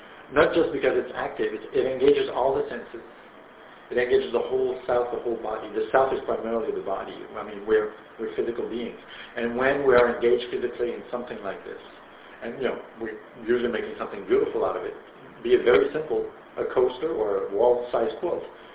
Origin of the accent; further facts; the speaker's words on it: Canada; Otherwise, I'm Canadian. I don't like air conditioning.